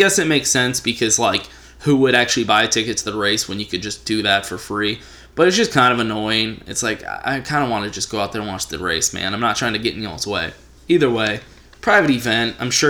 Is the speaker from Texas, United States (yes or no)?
yes; Texas, United States; I'm a Texan, so we're just not good with cold.